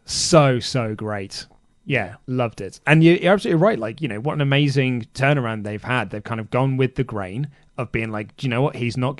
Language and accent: English; United Kingdom; maybe it's just because we're British and we don't get it